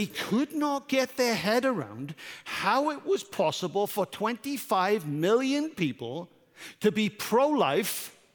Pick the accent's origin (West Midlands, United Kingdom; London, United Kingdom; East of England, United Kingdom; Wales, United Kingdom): Wales, United Kingdom; I thought about as a Brit, I actually grew up with two anthems being my anthem.